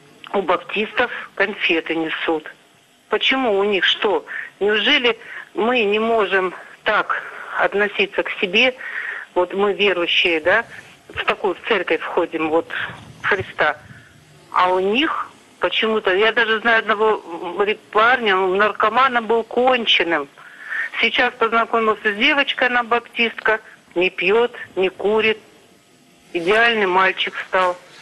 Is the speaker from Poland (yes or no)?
no; Stavropol Krai, Russia; я из Ставропольского края.